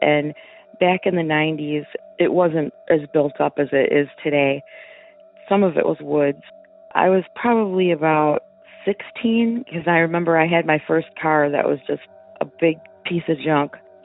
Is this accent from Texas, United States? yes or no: no; Michigan, United States; I'm from Michigan.